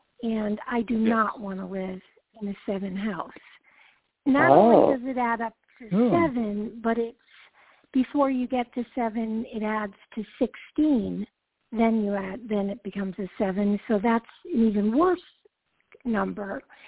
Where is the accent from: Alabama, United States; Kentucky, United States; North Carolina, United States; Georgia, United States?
Georgia, United States; I'm from Georgia.